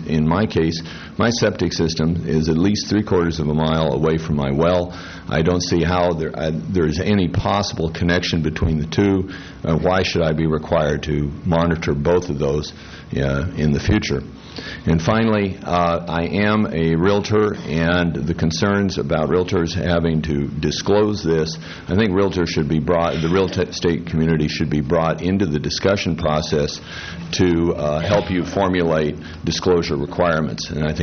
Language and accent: English; Paso Robles, California, United States; from Paso Robles. I reside in a rural area 20 miles west of town.